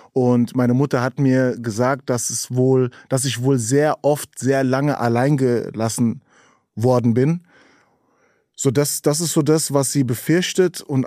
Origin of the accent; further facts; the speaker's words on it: Berlin, Germany; born there; ich bin auch aus Berlin, verdrehen sie die Augen. Das ist nicht Berlin. Gut, dann heißt es halt Spandau, da bin ich auf die Welt gekommen.